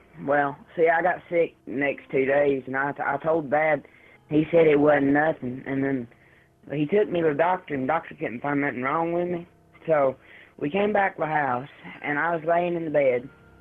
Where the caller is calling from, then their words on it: Tennessee, United States; Yeah, I'm here. I'm calling from Tennessee.